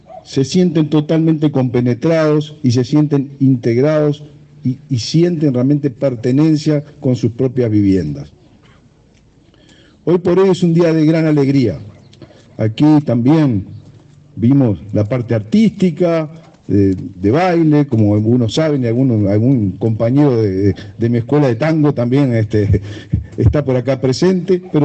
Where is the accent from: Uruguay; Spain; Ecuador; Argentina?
Uruguay; Montevideo; also born or lived in Trinidad; si bien soy montevideano, viví 10 años en esta ciudad